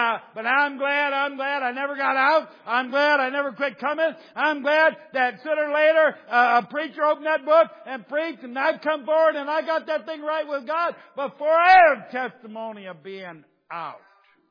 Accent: Ohio, United States; I tell people, I'm from Ohio.

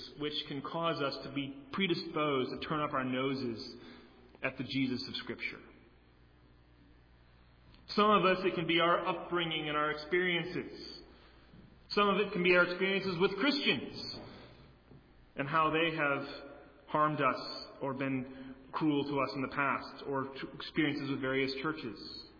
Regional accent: Indiana, United States; Now, I grew up in Indiana, which for many people from the East Coast is flyover country, right?

